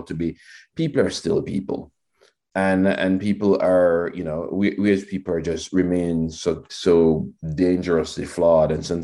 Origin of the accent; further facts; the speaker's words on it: Jamaica; growing up in Jamaica in the 70s and 80s, I was very much a suburban kid